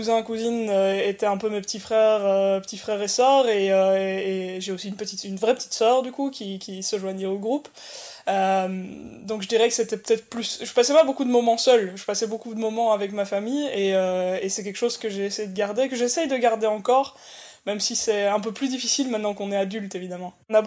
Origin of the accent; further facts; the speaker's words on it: Wallonia, Belgium; now in Brussels, Belgium; j'ai 34 ans, je suis belge et je suis pilote de course pour les Iron Dames. Je vis à Bruxelles depuis 15 ans et je suis originaire de la région liégeoise en fait, la région francophone en Belgique.